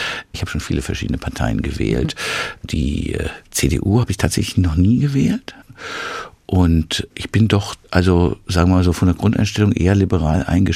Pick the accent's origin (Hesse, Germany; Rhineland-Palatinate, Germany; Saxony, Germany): Rhineland-Palatinate, Germany; Mainz; Ich bin als geborener Mainzer wirklich so mit der Fasnacht aufgewachsen.